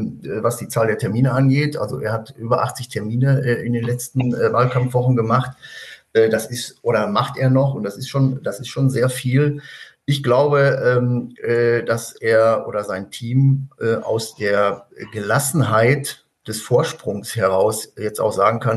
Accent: North Rhine-Westphalia, Germany; also ich bin ja auch Sauerländer, wobei das Sauerland relativ groß ist. Das geht ja vom Rand des Ruhrgebietes bis nach Hessen.

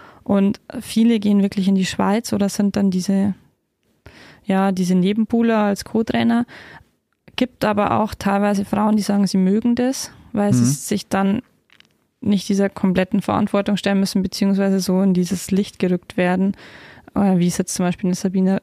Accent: Bavaria, Germany; In der Landesliga, in meiner Heimat, in der Nähe von Landshut und habe da früher quasi in der Jugend auch gespielt

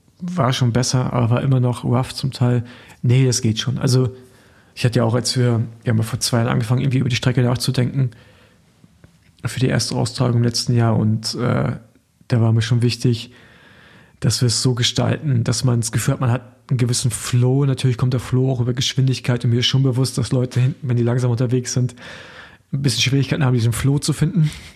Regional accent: East Germany, Germany; jetzt ich bin jetzt ja auch Westdeutscher als Ostdeutscher in den Westen rübergezogen.

